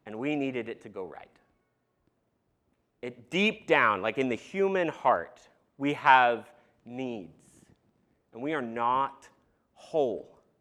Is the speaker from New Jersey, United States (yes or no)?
no; Eugene, Oregon, United States; one day at North Kensey Christian Church, where I grew up in Eugene, Oregon, I stood on a stage in a suit next to a pastor